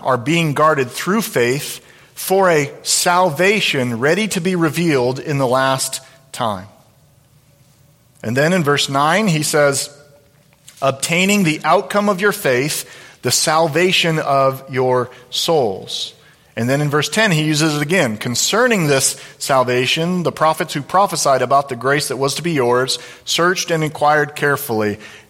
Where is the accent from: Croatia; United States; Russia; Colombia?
United States; Illinois; I remember as a kid, I grew up an hour outside Chicago during the Bulls era with Michael Jordan and Scottie Pippen and Dennis Rodman, maybe lost on most all of you.